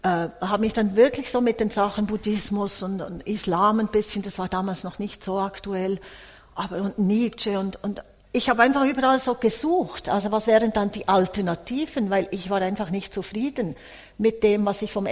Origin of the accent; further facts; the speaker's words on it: Thun, Bern, Switzerland; Ich bin in Thun, also am Thunesee aufgewachsen. Und dort ist das ja reformiert.